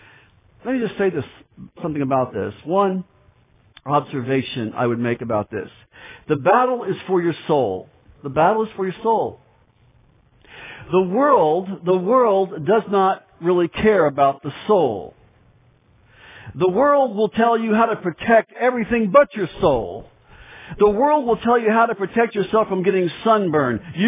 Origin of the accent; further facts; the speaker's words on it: United States; If there's something that's pleasurable, I as an American have a right to it.